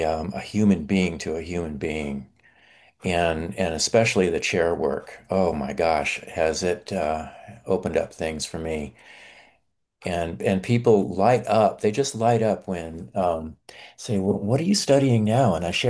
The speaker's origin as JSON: {"language": "English", "town": "Phoenix", "region": "Arizona", "country": "United States", "said": "from Phoenix area in Arizona. It's pretty warm right now."}